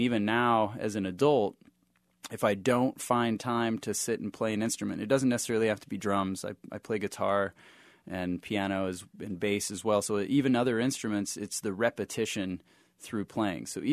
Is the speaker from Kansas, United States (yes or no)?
yes; Kansas, United States; And I said, actually, man, I'm from Kansas. I'm from right here.